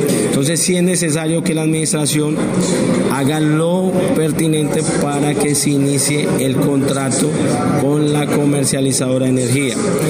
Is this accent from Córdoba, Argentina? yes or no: no; Buenos Aires Province, Argentina; si nosotros queremos como bonaerense un sistema de alumbrado público eficiente y competitivo